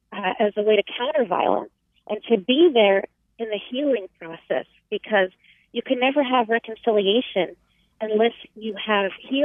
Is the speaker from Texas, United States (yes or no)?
no; Florida, United States; I grew up in Florida